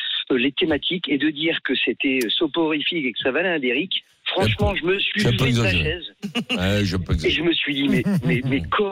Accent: Spain; je suis espagnol

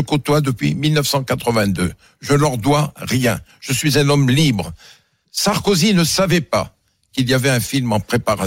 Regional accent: France; Je suis un oriental. J'affirme haut et fort que je suis un oriental. Je suis français, bien évidemment, d'éducation.

